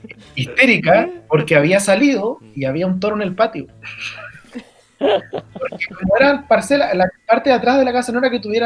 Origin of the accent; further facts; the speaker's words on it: Padre Hurtado, Santiago Metropolitan Region, Chile; Porque en la casa donde yo nací cuando vivía con mi padre Hurtado, estaba, piensen en esto, padre Hurtado, aún quedaba padre Hurtado campo un poco.